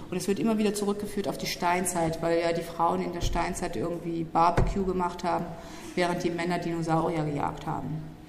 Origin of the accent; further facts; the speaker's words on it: Rhineland, Germany; accent: Rhenish; Ich habe so ein bisschen rheinischen Dialekt, das ist in Ordnung.